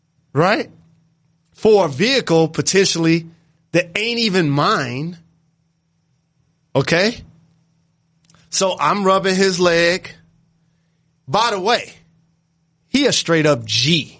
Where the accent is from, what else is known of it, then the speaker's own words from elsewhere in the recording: Detroit, Michigan, United States; Like, I'm from Detroit.